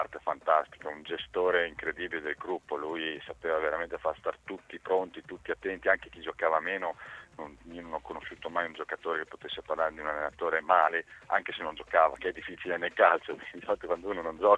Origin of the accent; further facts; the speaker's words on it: Cesenatico, Emilia-Romagna, Italy; io abitavo anche vicino perché sono di Cesenatico